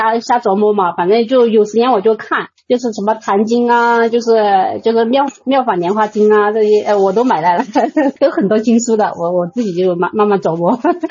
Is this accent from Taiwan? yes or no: no; Guiyang, Guizhou, China; 也是在我们贵阳这边